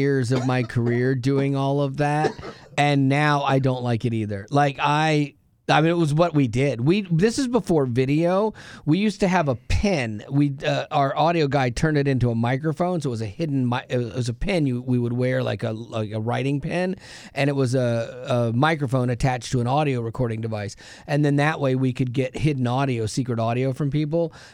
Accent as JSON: {"language": "English", "region": "Florida", "country": "United States", "tie": "born or raised there", "said": "Like, I grew up in Florida, so kind of like a Jewish person making a Jewish joke."}